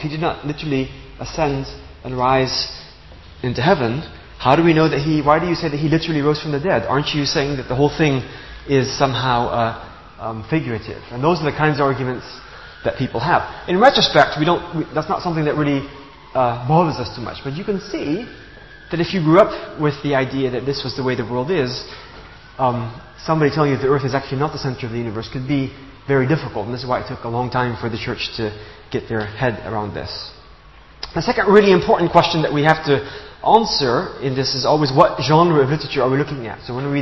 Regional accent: Gabon; So I grew up in Gabon in Central Africa, where my parents were missionaries, and I lived in a small village.

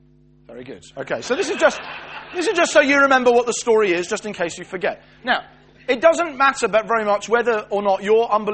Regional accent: United Kingdom; because we're British

